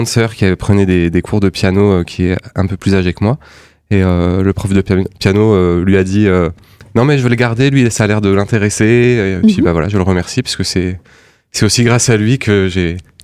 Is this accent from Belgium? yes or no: no; Metz, Grand Est, France; je suis originaire de Metz, donc pas très loin de Nancy.